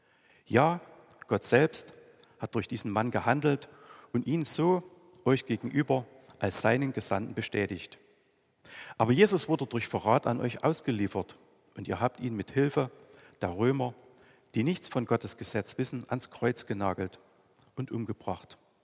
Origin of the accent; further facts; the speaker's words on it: Schobau, Saxony, Germany; Ich komme ja aus dem Erzgebirge, ich bin in Schobau geboren, das ist hier gleich um die Ecke. Also ich hoffe, man versteht mich mit meinem Dialekt und ich kann einfach diesen Dialekt ja nicht so verstecken.